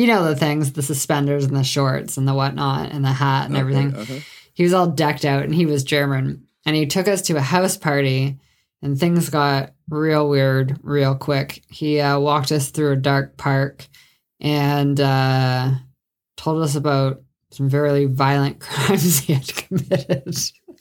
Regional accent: Sault Ste. Marie, Ontario, Canada; because I'm from Sault Ste. Marie, Ontario.

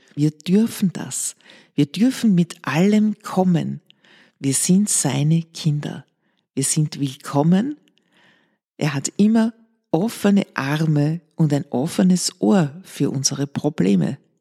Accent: Ottakring, Vienna, Austria; Ich komme ja selbst aus Otterkring, also ich weiß über die Wiener Seele gut Bescheid.

